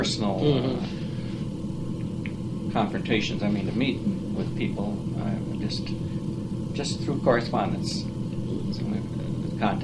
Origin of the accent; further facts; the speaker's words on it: Saginaw, Michigan, United States; Well, he was growing up in the Saginaw Valley about the same time I was.